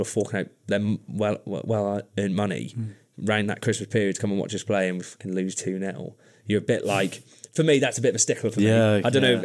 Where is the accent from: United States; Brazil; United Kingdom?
United Kingdom; Wales; now in Cardiff, United Kingdom; I'm a farmer from Mid Wales.